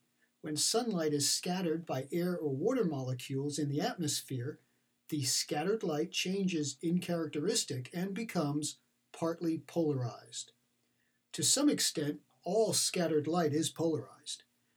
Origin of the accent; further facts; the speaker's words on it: Middlebury, Vermont, United States; The path of totality just happened to encompass my hometown of Middlebury, Vermont, where some of my bee yards are located.